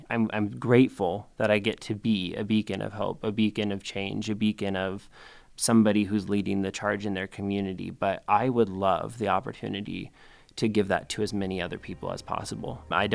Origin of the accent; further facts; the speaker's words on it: Fayette, United States; And growing up in Fayette, I wasn't always met with the warmest reception because of that.